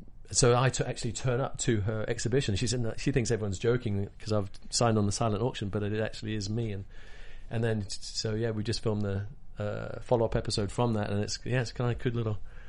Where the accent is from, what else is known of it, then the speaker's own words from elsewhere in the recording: Hong Kong; I grew up in Hong Kong as a kid, so I speak Cantonese, which is the craziest thing. But but that's because there's no special skill because I grew up there. That's my hometown, you know.